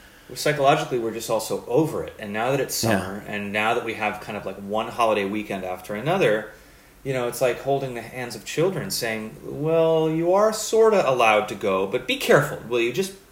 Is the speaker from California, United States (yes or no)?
yes; Los Angeles, California, United States; It's why when I finally visited New York after growing up in Los Angeles, I was like, oh, this is the rhythm to my drum.